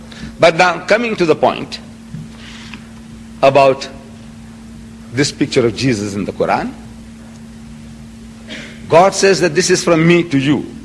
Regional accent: South Africa; I'm an Indian, of Indian extraction. I come from South Africa.

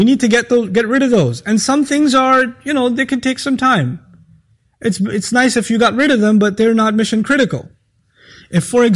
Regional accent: Pakistan

